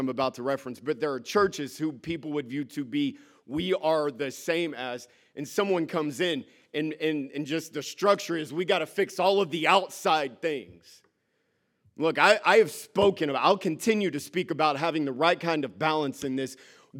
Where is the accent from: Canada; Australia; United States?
United States; the South; I'm a boy from the South with a mother from the North. I'm very conflicted all over the place.